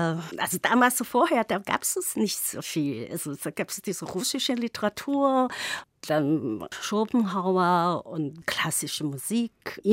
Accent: Sichuan, China; German is a second language; now in Germany; Ich komme aus Sichuan

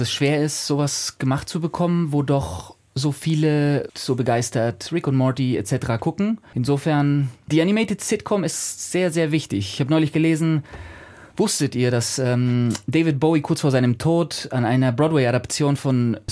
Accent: Argentina; Also ich komme aus Argentinien, ich bin mit argentinischen Comics aufgewachsen.

